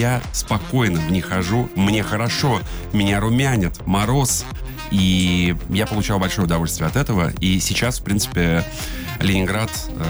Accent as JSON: {"language": "Russian", "region": "Tashkent", "country": "Uzbekistan", "tie": "born or raised there", "moved": "yes", "lives_now": "Moscow, Russia", "said": "я родом из Ташкента, и там понятно, что практически всегда солнечно, и в Новый год мы ходим в пиджаках, ходили, я живу в Москве уже довольно давно"}